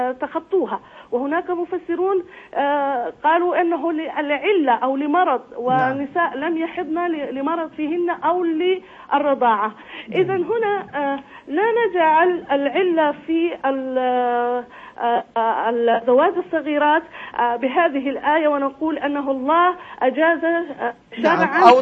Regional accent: Saudi Arabia; سن الرشد عندنا في المملكة العربية السعودية هو سن 18

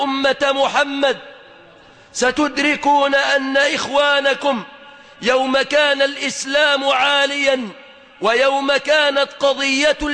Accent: Egypt; بلادنا مصر

